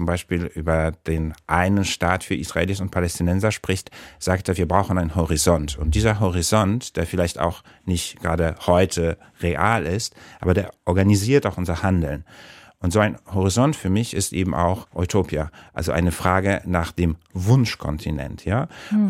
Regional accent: Warsaw, Masovian Voivodeship, Poland; born there; ich komme aus Mittel- oder Osteuropa, also ich bin in Warschau geboren

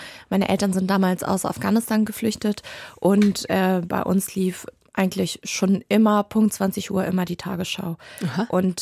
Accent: Hamburg, Germany; Auch ich bin in den 90ern in Hamburg aufgewachsen. Ich hatte das Glück, dass ich in Hamburg aufgewachsen bin

